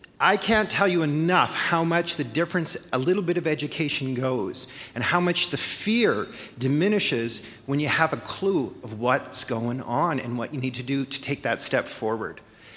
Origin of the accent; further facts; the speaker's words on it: Saskatoon, Saskatchewan, Canada; I'm from Saskatoon.